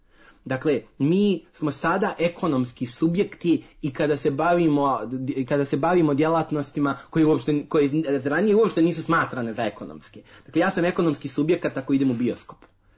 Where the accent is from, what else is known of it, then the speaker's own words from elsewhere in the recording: Serbia; pogotovo kada dolazimo mi iz Srbije